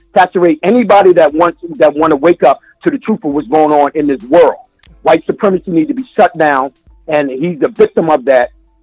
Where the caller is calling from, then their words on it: Philadelphia, Pennsylvania, United States; I'm calling from Philly.